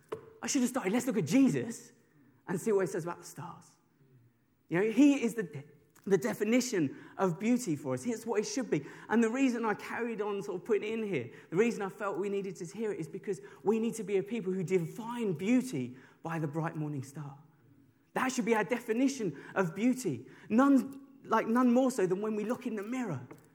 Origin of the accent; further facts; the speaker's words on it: Hornchurch, London, United Kingdom; growing up where I grew up in Hornchurch, you know, we lived on the outskirts of London.